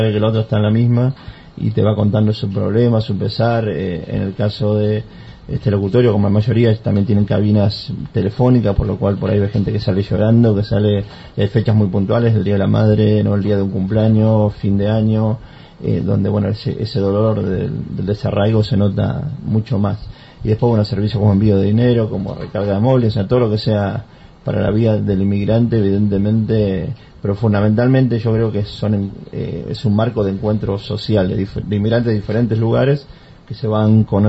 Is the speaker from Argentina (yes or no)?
yes; Argentina; mi inglés es totalmente limitado, siempre digo que apenas soy argentino, no sé si todavía aprendí el español, el argentino es lo único que domino.